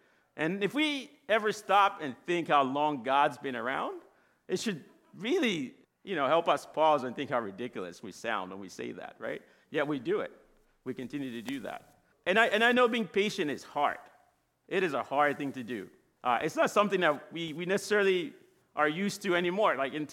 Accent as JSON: {"language": "English", "country": "Angola", "tie": "born or raised there", "said": "I grew up, I was born and raised in Angola near the ocean. And I loved going to the beach."}